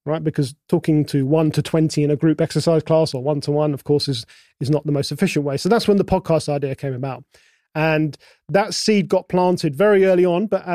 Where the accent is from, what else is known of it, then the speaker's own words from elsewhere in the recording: London, United Kingdom; I grew up in London. I was born in London.